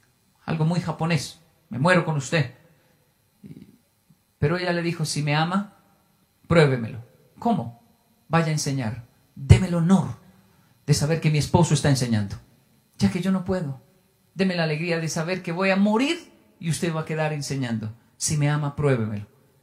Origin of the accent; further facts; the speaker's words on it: Colombia; Yo debería ser así, que soy latino, colombiano